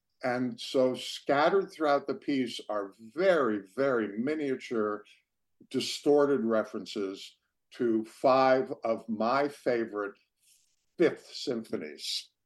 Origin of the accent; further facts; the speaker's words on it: New Jersey, United States; now in Indiana, United States; I grew up in New Jersey, went to school on the East Coast in Philadelphia and Connecticut. So when I first arrived to Indiana, I wasn't sure even where it was.